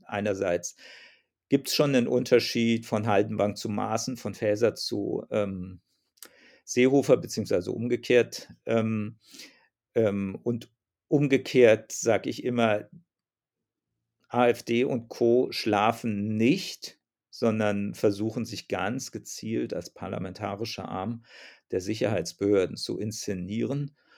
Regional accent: Langen, Hesse, Germany; in meiner Heimatstadt Langen bei Frankfurt am Main.

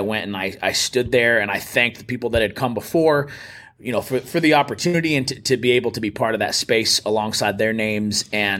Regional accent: El Paso, Texas, United States; I grew up in El Paso, Texas, and, you know, I kind of cut my teeth playing music in church.

